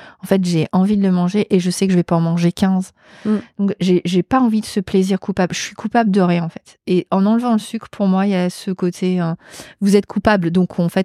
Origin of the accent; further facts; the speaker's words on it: Le Mans, Pays de la Loire, France; Du Mans. Je suis du Mans.